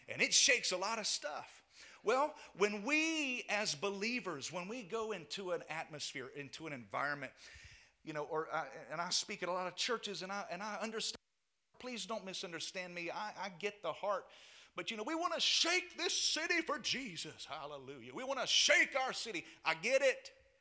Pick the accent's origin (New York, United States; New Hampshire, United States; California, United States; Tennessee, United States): California, United States; I was raised in California. I know about shaking. I remember, I think I was 10, 9 or 10. We had a two-story house